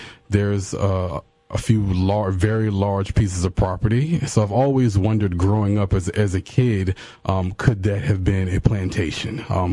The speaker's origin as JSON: {"language": "English", "region": "Virginia", "country": "United States", "tie": "born or raised there", "said": "I'm born and raised in Albemarle County, went to school here in Albemarle County schools"}